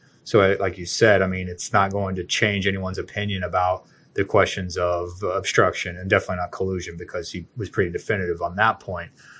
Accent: Kansas, United States; Actually, though, I'm from Kansas. I live in Kansas City.

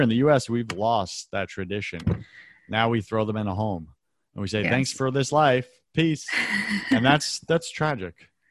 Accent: New York, United States; I'm from New York.

